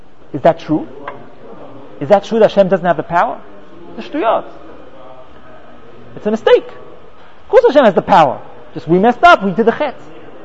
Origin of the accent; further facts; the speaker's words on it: London, United Kingdom; When I grew up in London